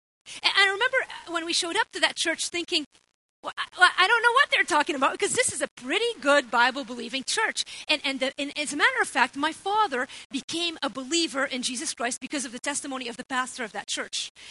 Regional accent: Beirut, Beirut Governorate, Lebanon; Many of you know I grew up in Beirut. I've told you before, in Lebanon, in West Beirut to be specific.

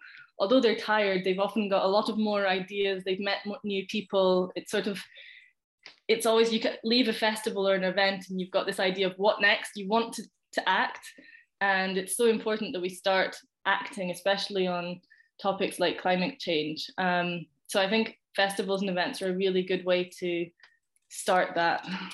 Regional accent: Scotland, United Kingdom; I grew up in the Highlands of Scotland, right, just 10 minutes away from Loch Ness, very rural area. And I grew up in quite an international family, I suppose, because my mum is French and my dad's English.

